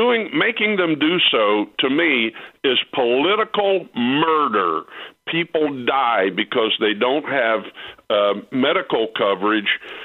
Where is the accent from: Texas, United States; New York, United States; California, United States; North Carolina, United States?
North Carolina, United States; I grew up in Western North Carolina, where Duke Power at the time was the monopoly electrical provider.